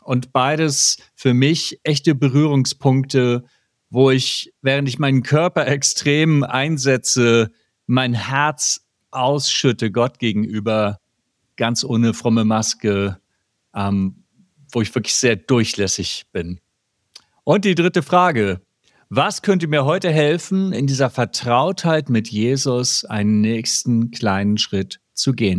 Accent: Hamburg, Germany; aus Hamburg

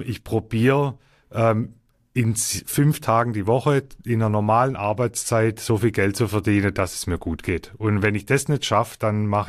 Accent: Baden-Württemberg, Germany; accent: Swabian; ich habe einen schwäbischen Akzent.

